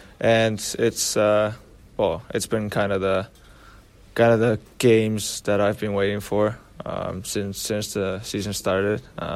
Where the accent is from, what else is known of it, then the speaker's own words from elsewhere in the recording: Finland; English is a second language; in the NHL and now come to Finland and play. It was awesome as a kid to go watch Florida play against my hometown team, and now being able to be one of those guys who comes here and kind of inspire the kids here.